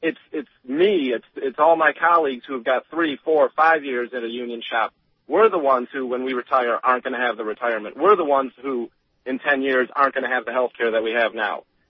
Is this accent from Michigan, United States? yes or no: yes; Michigan, United States; in my home state of Michigan, they just passed Right to Work